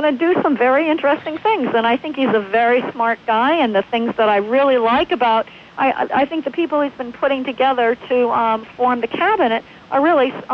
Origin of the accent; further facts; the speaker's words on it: Illinois, United States; You know, I'm from Illinois, and I've been watching this very closely.